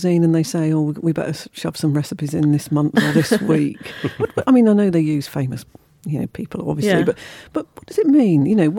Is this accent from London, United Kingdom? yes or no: yes; London, United Kingdom; I'm from South London, and we didn't have a garden when I was a kid